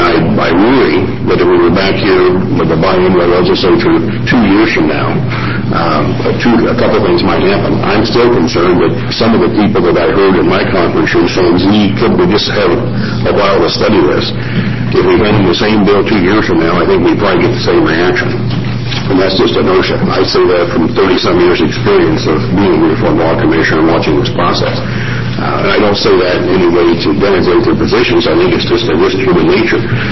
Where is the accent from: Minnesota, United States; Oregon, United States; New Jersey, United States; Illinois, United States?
Oregon, United States; I don't want my home state being looked at and saying, well, what's wrong with Oregon when everybody else around me has passed this?